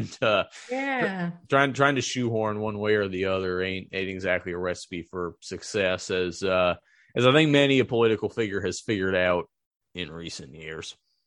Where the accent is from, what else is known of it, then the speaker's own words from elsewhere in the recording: Idaho, United States; I'm from Idaho, deepest red state in the country.